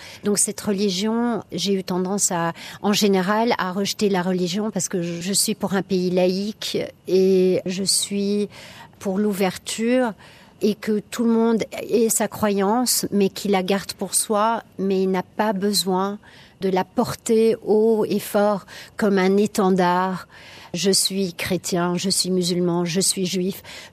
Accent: Brussels, Brussels-Capital Region, Belgium; Ben, la Belgique, je viens de Bruxelles. Donc, c'est vrai que la ville, la capitale me manque.

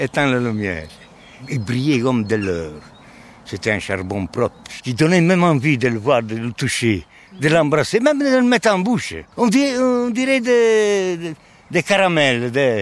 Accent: Sardinia, Italy; moved away; J'ai quitté la Sardaigne très jeune parce que j'avais faim. Parce qu'on n'avait rien. Je n'avais pas de travail. Je n'avais même pas de chaussures. On travaillait la terre, nous autres, comme des esclaves

